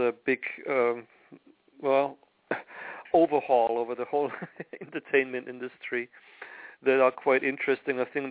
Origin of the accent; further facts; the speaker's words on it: Munich, Bavaria, Germany; I mean, I grew up in Munich, Germany, so if there was a cool station